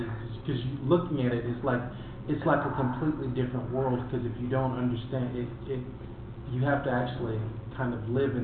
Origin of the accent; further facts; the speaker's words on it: Virginia, United States; moved away as an adult; When I came here from Virginia, and when I went to college in Grambling, everybody said fixing to do everything.